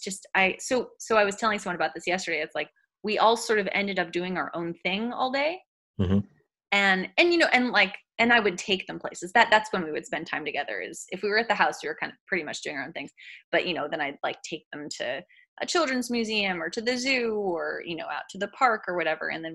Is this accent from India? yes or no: no; Los Angeles, California, United States; also born or lived in France; No, I grew up in Los Angeles and in France. So we went back and forth.